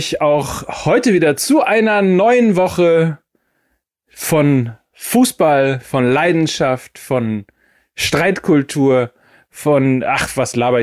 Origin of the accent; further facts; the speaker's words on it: Hamburg, Germany; Ich persönlich als Hamburger